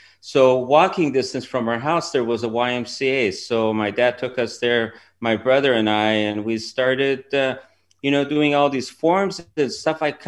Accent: Iran; they started circulating that, yeah, I'm from Iran

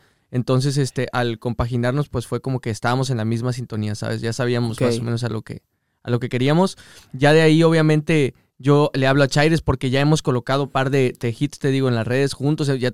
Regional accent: Tampico, Tamaulipas, Mexico; es local allá de donde yo soy.

